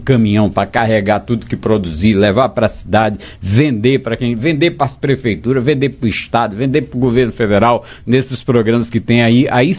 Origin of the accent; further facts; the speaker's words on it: Maranhão, Brazil; Eu que sou maranhense, assim, da veia, né?